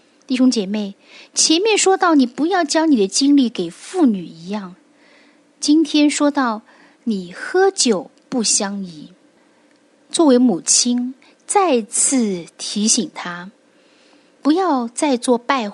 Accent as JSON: {"language": "Chinese", "country": "China", "said": "借酒消愁，我们中国人常常说是更愁。"}